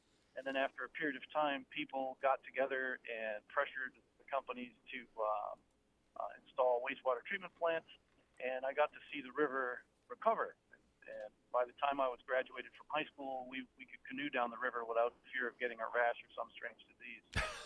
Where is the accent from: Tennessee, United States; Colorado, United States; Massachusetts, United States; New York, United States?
Massachusetts, United States; born there; I was originally born in north central Massachusetts. And we were just downstream from an industrial center where they manufactured a lot of paper products and tanned a lot of leathers.